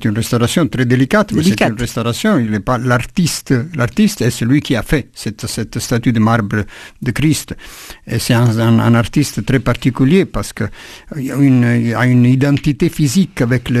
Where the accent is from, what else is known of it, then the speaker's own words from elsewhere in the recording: Italy; parce que la nature, chez nous, en Italie, c'est le sexe.